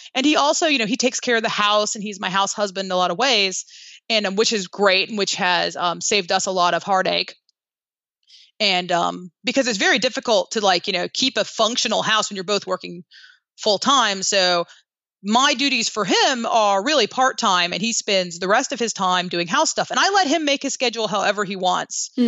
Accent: United States; But I love being American and I'm very American.

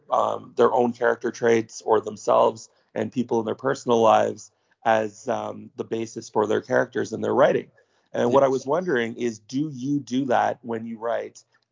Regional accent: Canada; First of all, I'm Canadian, so

